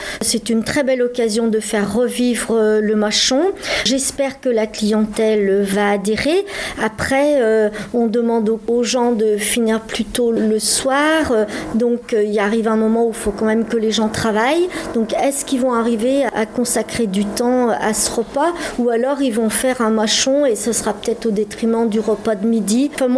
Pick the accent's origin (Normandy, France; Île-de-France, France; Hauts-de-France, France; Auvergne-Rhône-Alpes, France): Auvergne-Rhône-Alpes, France; Lyon; born there; Moi, j'adore Lyon. Je suis née à Lyon. J'aime ma ville plus que tout, quoi. Quand je pars, je suis toujours heureuse de revenir à Lyon.